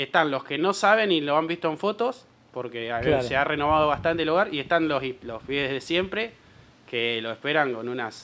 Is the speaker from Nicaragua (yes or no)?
no; La Plata, Buenos Aires Province, Argentina; Somos una platense principalmente